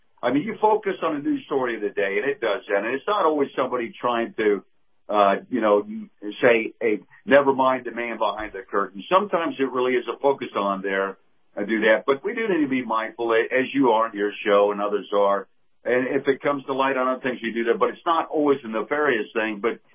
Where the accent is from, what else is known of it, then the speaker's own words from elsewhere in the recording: Georgia, United States; also born or lived in Kansas; I came down from Georgia, and of course, chickens are big here in Florida too, but they were huge up there in Georgia